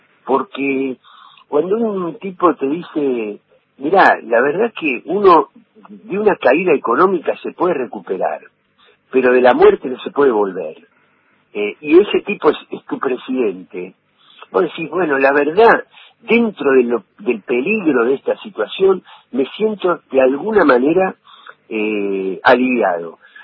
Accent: Argentina

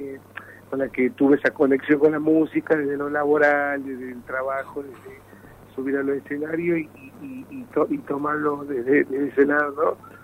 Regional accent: Tucumán, Argentina; also born or lived in Tartagal; yo soy tucumano, pero he vivido gran parte de mi infancia y adolescencia

